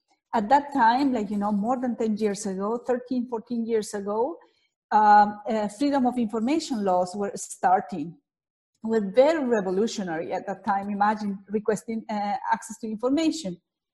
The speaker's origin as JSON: {"language": "English", "country": "Guatemala", "said": "I was working in my home country in Guatemala on a genocide case."}